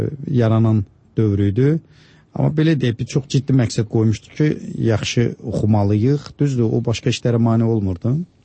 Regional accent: Babayl, Zangilan District, Azerbaijan; born there

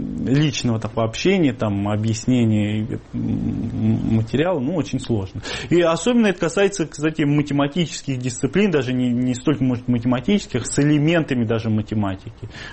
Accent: Ryazan, Ryazan Oblast, Russia; То, что мы из Рязани, соответственно, вуз наш, так, в общем-то, провинциальный.

